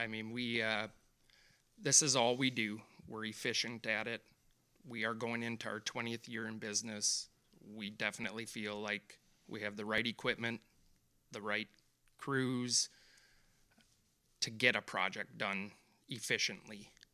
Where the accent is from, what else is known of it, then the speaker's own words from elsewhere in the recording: Wisconsin, United States; If people can hear my accent, I am obviously from up north and used to dealing with northern Wisconsin weather